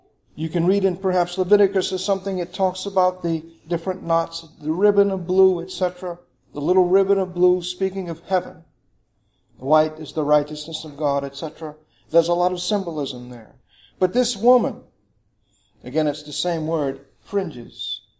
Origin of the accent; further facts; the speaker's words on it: New Orleans, Louisiana, United States; Where are you from? I'm from floody New Orleans.